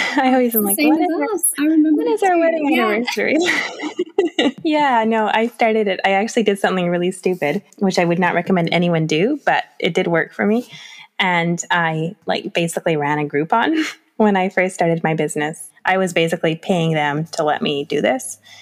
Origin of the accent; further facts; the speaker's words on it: Vancouver, British Columbia, Canada; I'm from Vancouver, Canada. It's a really lovely place to live. It's a city that thinks it's a big city, but it's really not very big. It's got oceans and mountains and forests, such a huge variety of nature within like a 45-minute drive.